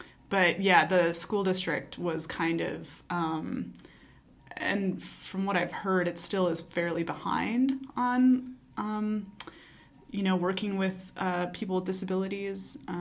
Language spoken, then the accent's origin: English; Madison, Wisconsin, United States; I grew up in Madison on the west side, and then my parents divorced, and my father lived in Middleton, and so I was in the Middleton school district